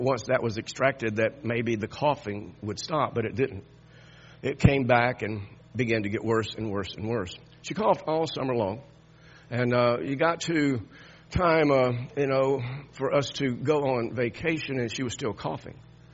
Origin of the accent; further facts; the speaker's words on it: Miami, Florida, United States; born there; I was born in Miami, Florida. Now, I don't want to move back to Miami. But I do enjoy Florida.